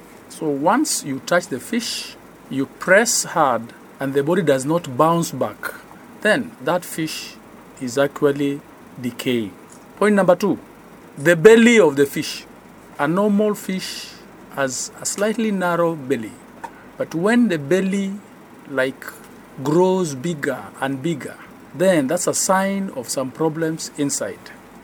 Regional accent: Kenya; I'm a Kenyan.

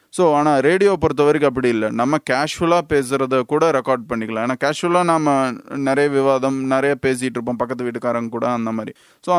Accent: Coimbatore, Tamil Nadu, India; இதில் என்னென்னா என் சொந்த ஊர் வந்து கோயம்புத்தூர் தான்.

